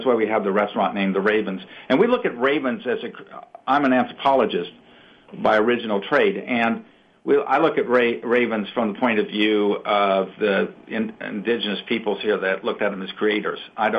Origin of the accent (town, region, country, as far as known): Midwest, United States